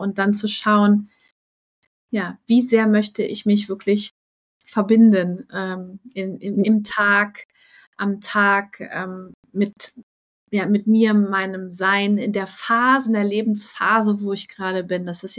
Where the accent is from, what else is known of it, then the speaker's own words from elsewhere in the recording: Hamburg, Germany; Allerliebsten Grüße zu dir in meine alte Heimat nach Hamburg.